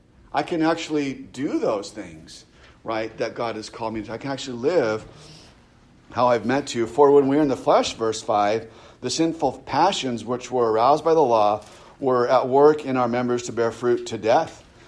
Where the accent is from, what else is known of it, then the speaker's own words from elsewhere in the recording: California, United States; on the coast, I'm from California, on the coast they call it flyover country.